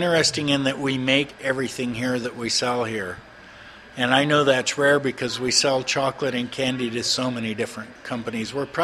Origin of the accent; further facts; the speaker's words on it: United States; and I'm an American, so don't get me wrong on